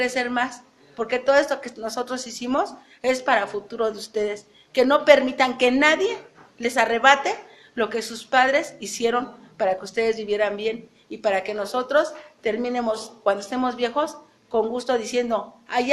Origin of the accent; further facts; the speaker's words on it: Mexico; luchar porque tengamos una mejor vida como mexicanos.